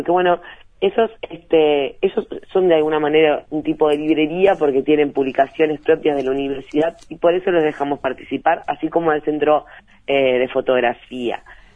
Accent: Paysandú, Uruguay; yo soy particularmente de Paysandú, claro. Y desde chiquita había una librería que ya no existe

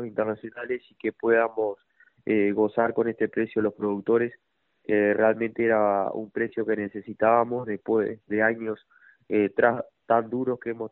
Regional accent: Florida, Uruguay; Yo estoy en la zona sur, soy del departamento de Florida.

